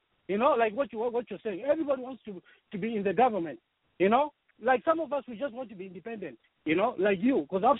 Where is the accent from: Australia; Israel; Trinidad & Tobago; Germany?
Israel; now in Dallas, United States; Yeah, I'm calling you from Dallas.